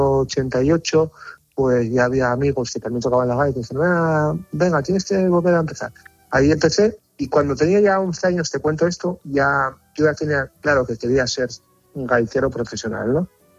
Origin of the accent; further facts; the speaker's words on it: Perlora, Asturias, Spain; Yo soy asturiano, soy de Perlora, un pueblín del concejo costero de Carreño